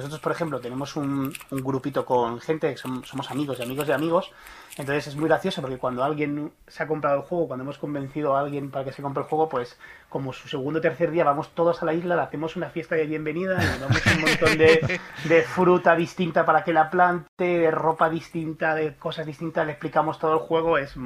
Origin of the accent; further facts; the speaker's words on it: Manchita, Extremadura, Spain; Manchita, como mi pueblo.